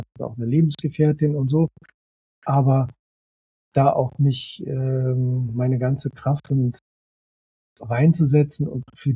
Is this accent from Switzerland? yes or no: no; Saarbrücken, Saarland, Germany; Nee, ich bin geboren und aufgewachsen in Saarbrücken, im Saarland.